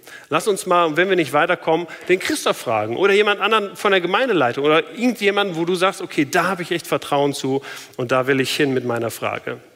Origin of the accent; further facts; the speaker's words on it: Germany; da musste ich als Deutscher direkt an eine Kartoffel denken.